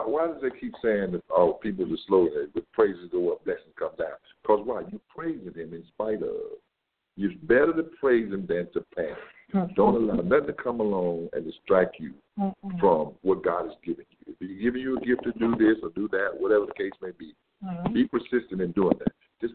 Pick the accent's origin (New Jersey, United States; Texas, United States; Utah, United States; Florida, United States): Florida, United States; I'm a guy. I'm from the Floridian side.